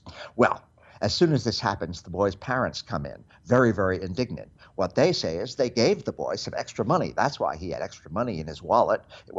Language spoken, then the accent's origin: English; United States; I am an American, and I recognize so many of the things that are discussed and argued about and debated about in this movie as things which are very, very current in American society today.